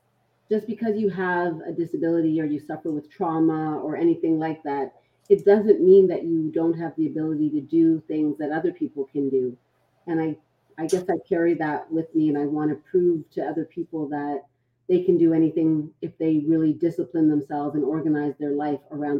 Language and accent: English; Toronto, Ontario, Canada; I come from Toronto, Canada